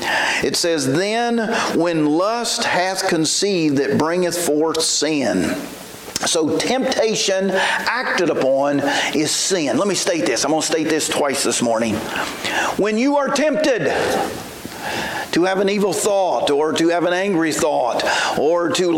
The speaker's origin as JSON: {"language": "English", "region": "West Virginia", "country": "United States", "tie": "born or raised there", "said": "I saw my great-grandma do a lot of fishing growing up in West Virginia."}